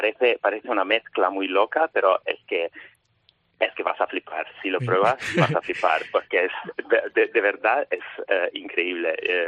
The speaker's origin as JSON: {"language": "Spanish", "town": "Florence", "region": "Tuscany", "country": "Italy", "said": "Claro, además yo soy de Florencia, entonces, hombre, claro."}